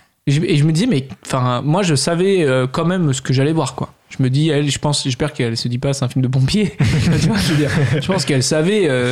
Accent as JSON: {"language": "French", "region": "Île-de-France", "country": "France", "said": "Je suis du Sud parisien, s'il te plaît."}